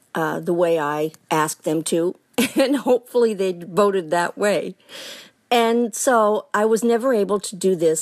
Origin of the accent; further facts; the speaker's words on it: Lincoln, Nebraska, United States; I'm from Lincoln, Nebraska. And I have been voting in elections here since 1974.